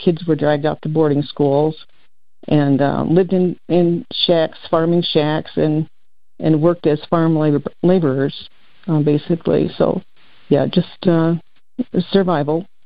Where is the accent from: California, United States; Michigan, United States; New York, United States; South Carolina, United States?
Michigan, United States; Paw Paw; born there; And I was born in Pawpaw.